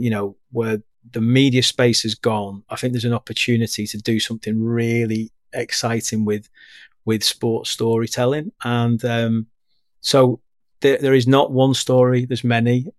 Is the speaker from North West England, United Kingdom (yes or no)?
yes; St Helens, North West England, United Kingdom; I'm from St. Helens.